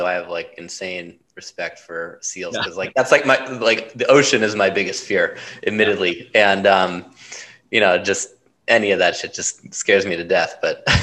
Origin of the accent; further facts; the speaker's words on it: Huntington Beach, California, United States; And I grew up in Huntington Beach, so.